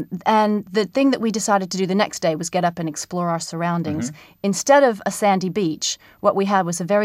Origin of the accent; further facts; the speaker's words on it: United States; I mean, I'm American, so, you know, all the cliches of Ireland apply to me.